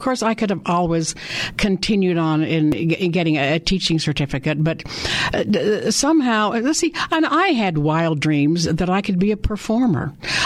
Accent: Gusher, Utah, United States; also born or lived in Salt Lake City; Salt Lake until I was 8 years old. Then we moved out to Gusher, and you all know where Gusher is.

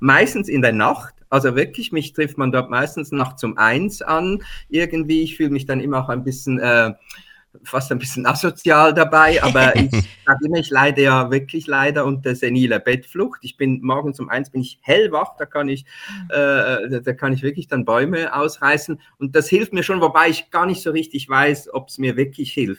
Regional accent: Switzerland; Wir haben so ein lustiges Wort, was ich selber als Schweizer auch immer so niedlich finde.

